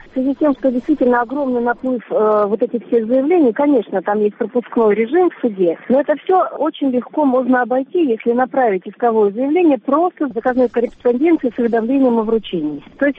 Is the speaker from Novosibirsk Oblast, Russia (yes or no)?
yes; Novosibirsk, Novosibirsk Oblast, Russia; now in Krymsk, Russia; Я приехала из Новосибирска, всю жизнь там прожила.